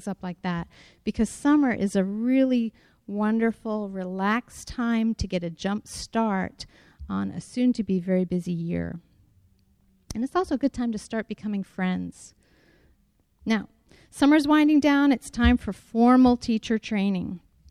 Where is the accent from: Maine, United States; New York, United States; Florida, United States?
Florida, United States; We are from Florida, so we like to go to the beach.